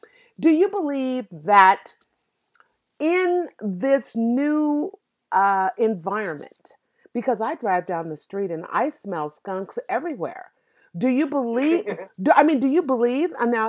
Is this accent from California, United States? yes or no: yes; California, United States; now I'm from the Bay Area, and we have something called Berkeley Cop Watch.